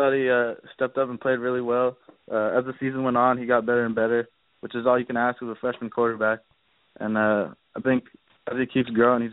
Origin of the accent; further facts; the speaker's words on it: Torrance, California, United States; But, I mean, me and Mika are from the same city. We're both from Torrance.